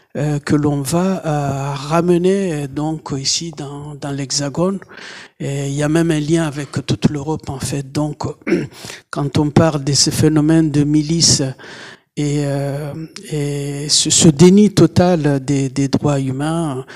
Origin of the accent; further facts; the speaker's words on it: Comoros; en tant que Comorien sous occupation coloniale depuis plus de 40 ans maintenant